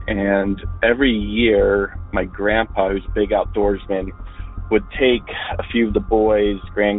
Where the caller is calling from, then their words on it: Salt Lake City, Utah, United States; Hello, I'm a caller from Salt Lake City, Utah, and I have a story.